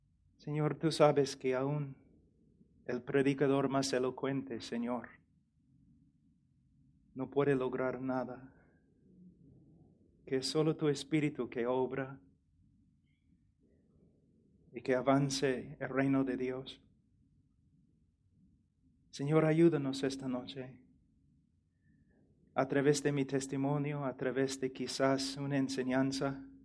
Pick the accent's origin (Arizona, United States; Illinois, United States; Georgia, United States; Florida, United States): Illinois, United States; born there; Spanish is a second language; Yo nací en Perú decimos chacra, en un rancho en los Estados Unidos, en Illinois, donde mi familia criaba vacas y caballos. Y yo era entrenador de caballos cuando yo tenía 11 años.